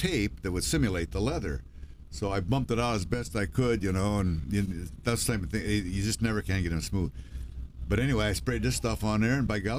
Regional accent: Tome, New Mexico, United States; later on, I was in my hometown of Tome.

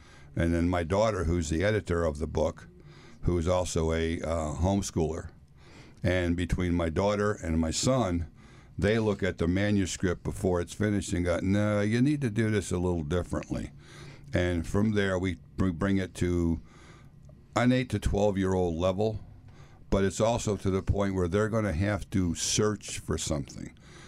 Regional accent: Danbury, Connecticut, United States; from the airport that I grew up at in Danbury, Connecticut.

